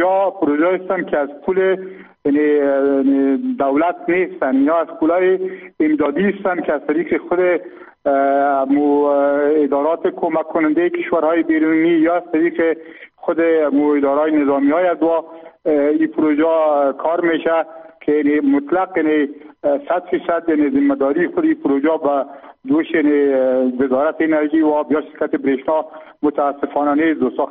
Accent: Afghanistan; همه ما هم افغان هستیم

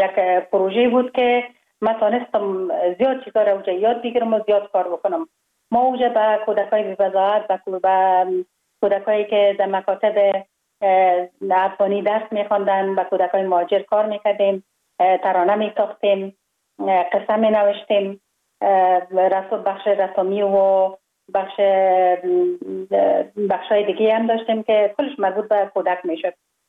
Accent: Kabul, Afghanistan; من خوشبختانه در یک خانواده روشن فکر به دنیا آمدم، در شهر کابل در محله کوتی سنگی تولد شدم.

